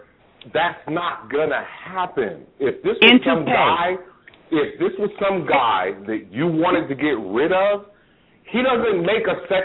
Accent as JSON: {"language": "English", "town": "Concord", "region": "California", "country": "United States", "said": "because I'm from Northern California, and I can tell you right now, in Concord, California, Concord, a place most people don't even know about."}